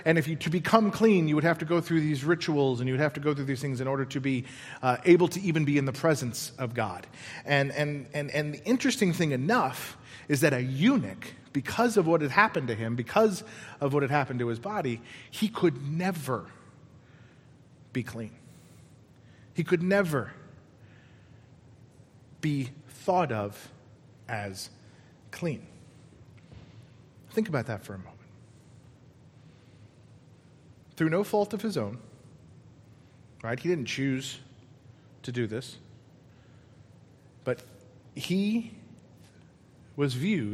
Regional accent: Denver, Colorado, United States; it's the journey that I took from my hometown of Denver to here, right?

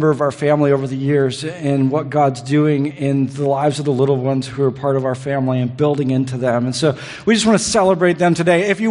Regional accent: Michigan, United States; had the audacity to walk on stage with an Ohio State t-shirt, if you didn't notice that earlier, and I'm from Michigan.

